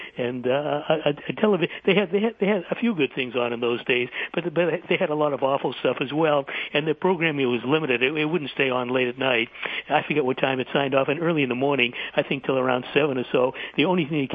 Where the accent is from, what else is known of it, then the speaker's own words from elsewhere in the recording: Boston, Massachusetts, United States; And I grew up in Boston. I know the exact spot where this incident took place.